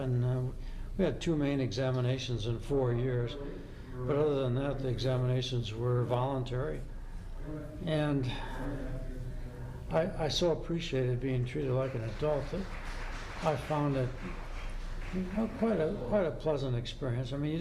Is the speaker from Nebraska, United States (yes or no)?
no; Iowa City, Iowa, United States; born there; I was born in 1936 in Iowa City, Iowa.